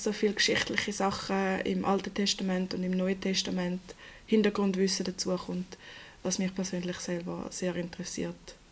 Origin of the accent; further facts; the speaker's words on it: Zurich, Switzerland; now in Aarau, Switzerland; Von Zürich-Wieland, ein kleines Bauerndörfchen mit 465 Einwohnern. Dort bin ich aufgewachsen, bin jetzt eigentlich die ganze Zeit in dieser Region geblieben. Und jetzt bin ich relativ weit weggezogen. Meine Familie ist auch immer noch dort.